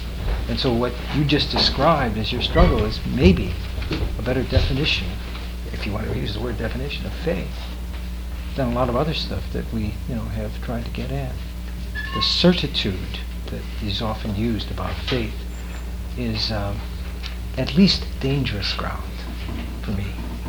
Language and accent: English; Missouri, United States; I came from Missouri, and I hung around with people who believe too much.